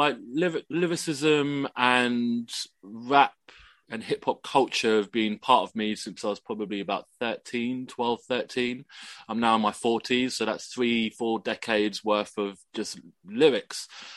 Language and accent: English; London, United Kingdom; And I think it's partly because I grew up in London, and so I forgive the pun, I pine for green and nature, because I don't see very much of it. It's quite an alien concept for my London being to be surrounded by trees.